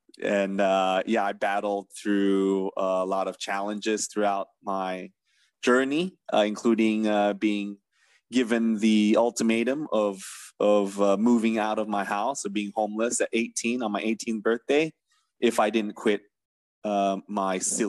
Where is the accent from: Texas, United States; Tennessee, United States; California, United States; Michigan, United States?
California, United States; I grew up in California, so I'm American educated, even though I represented Malaysia.